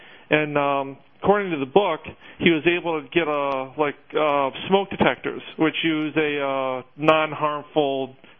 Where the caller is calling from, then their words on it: Dearborn, Michigan, United States; I'm calling from Dearborn.